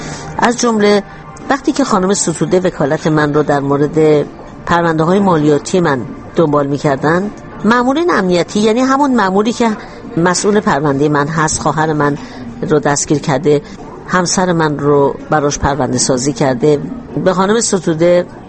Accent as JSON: {"language": "Persian", "country": "Iran", "moved": "yes", "said": "من روزی که از ایران آمدم بیرون"}